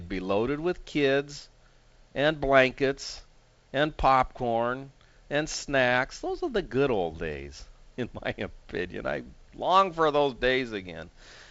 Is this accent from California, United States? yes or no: yes; San Diego, California, United States; It was right next to the housing complex, the condo complex where I grew up in San Diego.